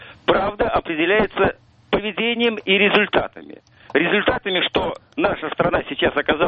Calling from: Moscow, Russia

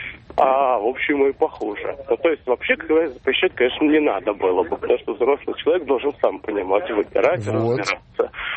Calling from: Moscow, Russia

